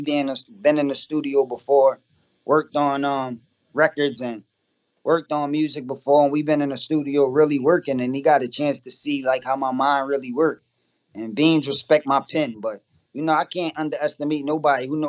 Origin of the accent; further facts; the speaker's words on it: Philadelphia, Pennsylvania, United States; Because I know I'm from Philly and I know all of these styles.